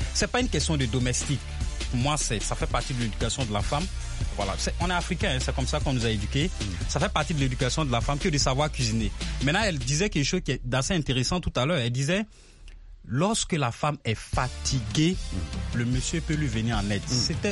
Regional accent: Burkina Faso; Chez nous, au Burkina, par exemple.

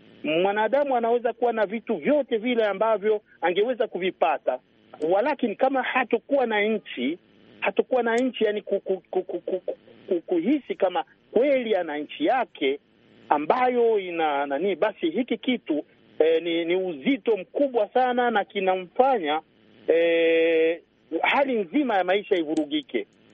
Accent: Burundi; now in Belgium; mimi ni Mrundi kama mkimbizi, lakini Belgium imelazimika kunipa mimi uraia ili niweze kuishi kama waraia wa Belgium.

